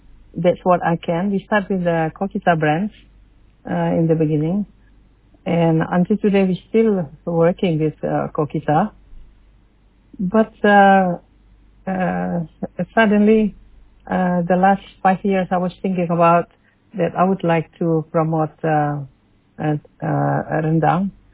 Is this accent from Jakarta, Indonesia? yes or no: no; Padang, West Sumatra, Indonesia; English is a second language; now in Norway; And as you know, I was born in Padang. I'm original from West Sumatra, and I moved to Norway in 1983.